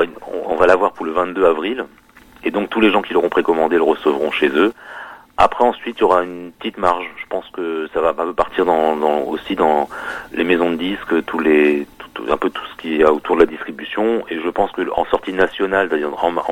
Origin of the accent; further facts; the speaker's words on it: Glomel, Brittany, France; Ouais, le centre Bretagne, c'est ma région. Ouais, je suis de Glomel, qui est un vraiment, vraiment centre de Bretagne, qui est dans les Côtes d'Armor.